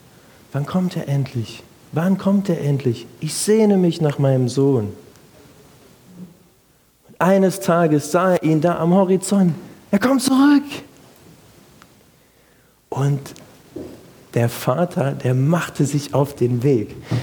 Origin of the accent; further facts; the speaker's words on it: West Germany, Germany; Ich komme hier als Wessi nach Ostdeutschland.